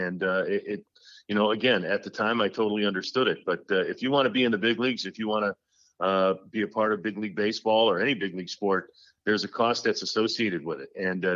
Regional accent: Chicago, Illinois, United States; I grew up in Chicago, as you mentioned

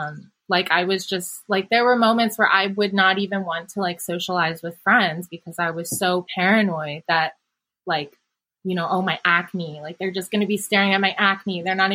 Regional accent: Pennsylvania, United States; So I'm half Chinese, half Vietnamese. I grew up outside of Philadelphia.

